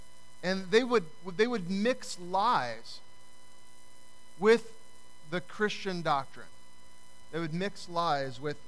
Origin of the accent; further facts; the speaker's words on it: Cedar Rapids, Iowa, United States; my family and I were traveling through my hometown, Cedar Rapids, Iowa